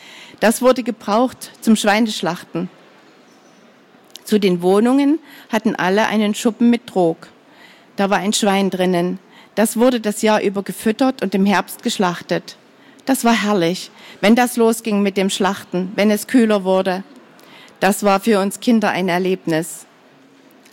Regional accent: Saxony, Germany; born there; Geboren bin ich im Juli 1924 in einem kleinen Dorf an der Neiße, an der polnischen Grenze, in der Oberlausitz sozusagen.

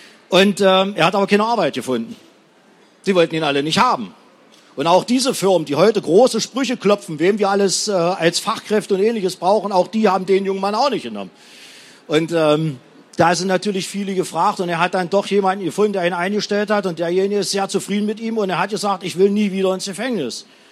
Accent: Arnstadt, Thuringia, Germany; Ich komme aus Arnstadt.

